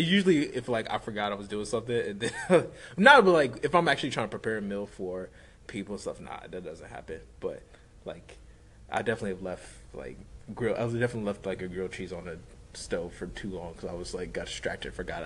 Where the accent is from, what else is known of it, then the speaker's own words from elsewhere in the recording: Houston, Texas, United States; We're both from Houston. Both went to Notre Dame. Now we're both on to other things. I'm back in the city going to business school at Texas Southern University.